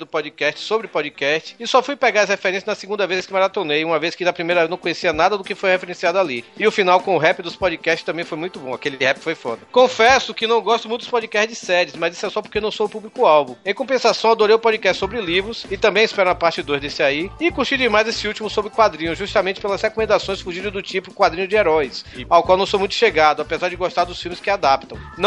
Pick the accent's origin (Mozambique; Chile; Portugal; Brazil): Brazil; São Paulo; tenho 22 anos e sou de São Paulo.